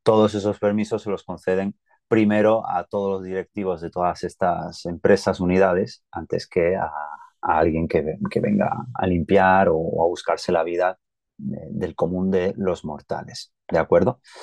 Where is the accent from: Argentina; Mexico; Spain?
Spain; now in Switzerland; al final la mayoría venimos de España